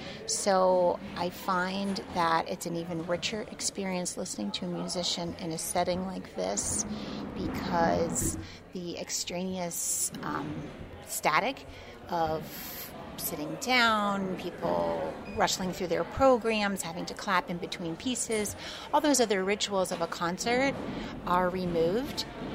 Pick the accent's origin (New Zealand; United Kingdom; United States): United States; Princeton, New Jersey; I grew up in Princeton, and now I work at Princeton.